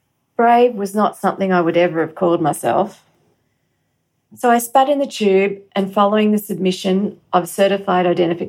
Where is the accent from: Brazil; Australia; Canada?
Australia; But alas, being Australian, we were not entitled, as Americans were, to the health information.